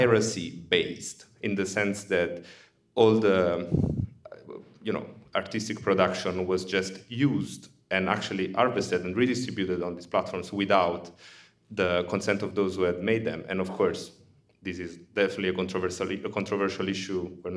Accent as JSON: {"language": "English", "town": "Naples", "region": "Campania", "country": "Italy", "tie": "born or raised there", "said": "close to my hometown, Napoli, so I'm always very happy to show it around."}